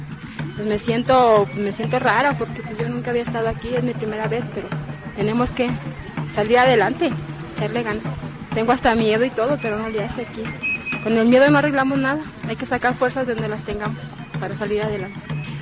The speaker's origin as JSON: {"language": "Spanish", "country": "Mexico", "said": "todos somos mexicanos, todos tenemos los mismos derechos"}